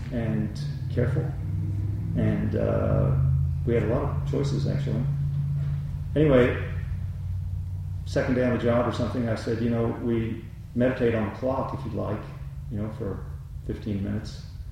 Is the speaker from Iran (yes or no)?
no; the South, United States; I grew up in the South. It's not like that.